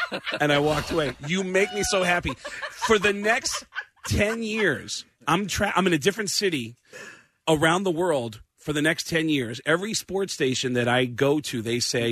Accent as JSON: {"language": "English", "region": "New York", "country": "United States", "said": "I'm from New York. I was home on September 11th."}